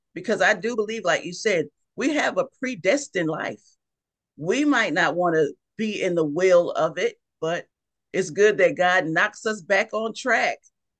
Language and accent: English; New York City, New York, United States; now in Mississippi, United States; I'm originally from New York City, and I moved to Mississippi. I've been in the South a good number of years, so I can consider myself a Mississippian now and not a New Yorker.